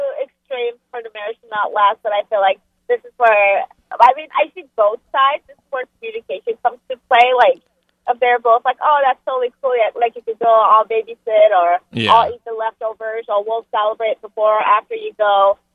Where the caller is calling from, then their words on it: Rochester, United States; I'm calling from Rochester.